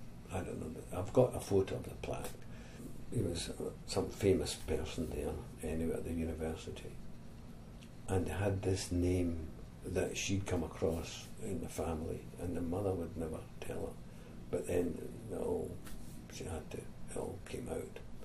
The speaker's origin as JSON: {"language": "English", "region": "Scotland", "country": "United Kingdom", "said": "I was working with Americans as a tour manager, and I came from Scotland."}